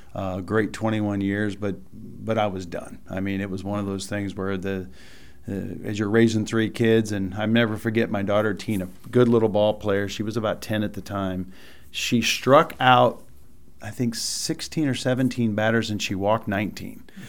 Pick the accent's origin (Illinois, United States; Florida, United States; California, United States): Illinois, United States; Monmouth; also born or lived in St. Louis; I was born in St. Louis. My mom remarried when I was about 7 years old, moved to Monmouth, Illinois. Went to Monmouth High School up there